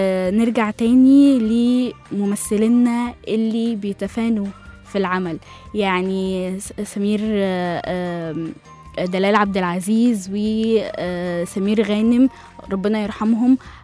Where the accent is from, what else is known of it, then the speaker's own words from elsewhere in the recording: Egypt; السينما الكوميديه عندنا في مصر ملهاش تاني